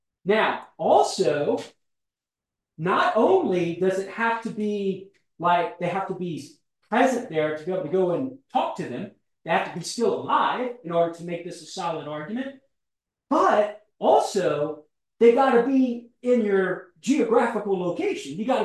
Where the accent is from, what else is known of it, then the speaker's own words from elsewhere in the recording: Louisiana, United States; now in Oklahoma, United States; I'm from Southern Louisiana, man. I talk worse than y'all sometimes.